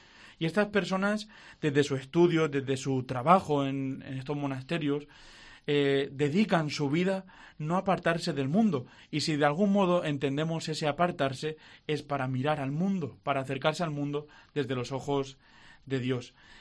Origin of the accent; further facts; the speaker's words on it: Villena, Valencian Community, Spain; Yo siempre lo he dicho, soy de Villena